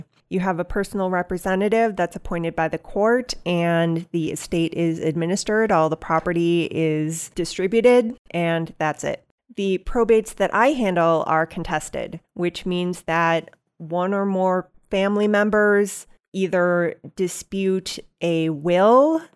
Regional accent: Stillwater, Minnesota, United States; Well, I am a native Minnesotan. I've tried to get away, but it keeps pulling me back. I grew up in Stillwater, Minnesota, lived there until I was 18.

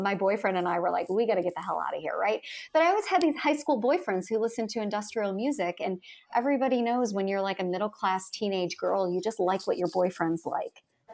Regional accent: Chicago, Illinois, United States; I grew up in Chicago, you know, wearing Doc Martens, loving old school punk rock music and new wave music.

